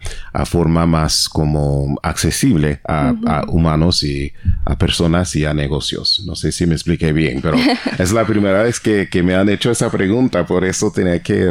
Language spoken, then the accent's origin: Spanish; Chicago, Illinois, United States; born there; Spanish is a second language; moved away; also born or lived in South Korea; Entonces, después de salir de Chicago, donde nací, yo vivía en Corea del Sur por unos 4 años, de 2003 a 2007